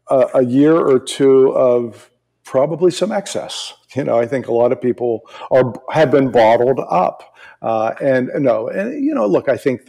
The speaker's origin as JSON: {"language": "English", "region": "East Coast", "country": "United States", "said": "You know, I'm originally from the East Coast."}